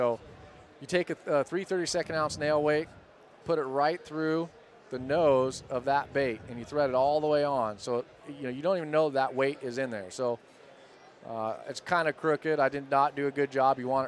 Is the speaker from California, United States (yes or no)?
yes; California, United States; You know what's funny is I was born and raised in California, still live in California